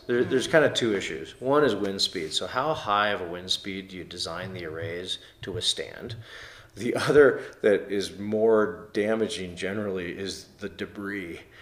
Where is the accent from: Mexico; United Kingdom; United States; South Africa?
United States; Nebraska; like in the Midwest, I grew up in Nebraska, things like hail and stuff like that.